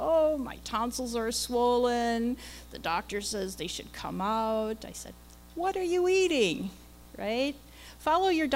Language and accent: English; Minnesota-Iowa border, United States; And I'm from the Minnesota-Iowa border